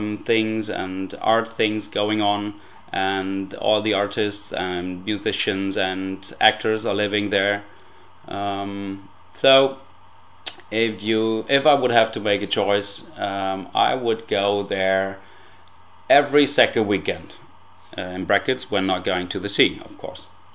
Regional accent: Münster, North Rhine-Westphalia, Germany; my hometown. It's Münster. It's in Westphalia, actually close to Cologne. It's a city with 200,000 inhabitants. It has a big university with about 50,000 students

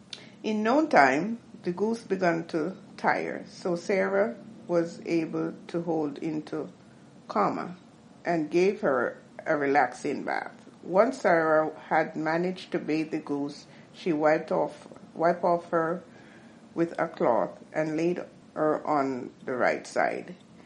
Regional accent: Jamaica; Growing up in Jamaica, trust me, to me, it was like, now I realize, it was like, it's a great feeling.

